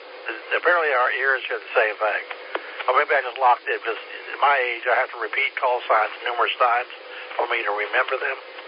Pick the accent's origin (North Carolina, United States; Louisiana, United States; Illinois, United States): North Carolina, United States; My call sign, I'm from North Carolina, 9 volt.